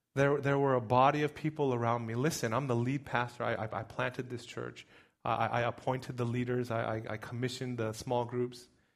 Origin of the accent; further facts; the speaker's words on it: United States; That's so American, right? I'm American, right?